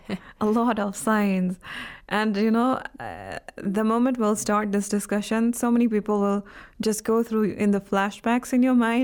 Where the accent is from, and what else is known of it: Jammu and Kashmir, India; now in Iran